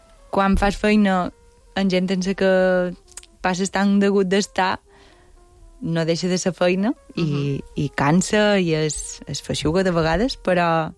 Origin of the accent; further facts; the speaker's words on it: Llucmajor, Balearic Islands, Spain; De Llucmajor.